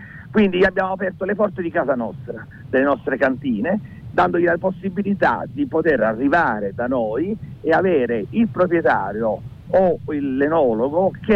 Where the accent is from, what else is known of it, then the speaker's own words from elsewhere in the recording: Naples, Campania, Italy; born there; No, non sono origini, io sono nato a Napoli.